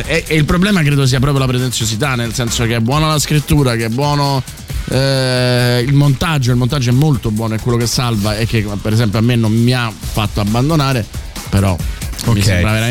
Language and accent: Italian; Rome, Lazio, Italy; festeggerò da romano lo scudetto della Roma.